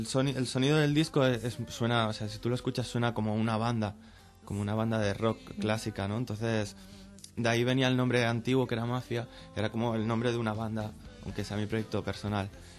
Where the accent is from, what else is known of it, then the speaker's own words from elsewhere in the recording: Barcelona, Catalonia, Spain; Yo vengo de Barcelona y bueno, he tenido una buena acogida aquí.